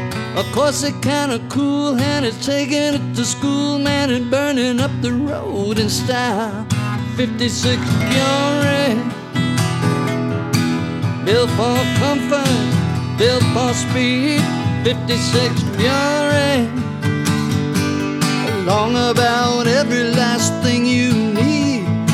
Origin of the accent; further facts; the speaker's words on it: Houston, Texas, United States; we grew up in Houston on separate sides of town around the same time, and we experienced the regional aspect of music down there